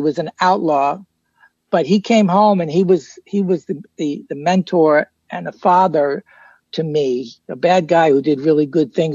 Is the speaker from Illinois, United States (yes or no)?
no; Hoboken, New Jersey, United States; I'm from Hoboken. I'm a Jersey kid.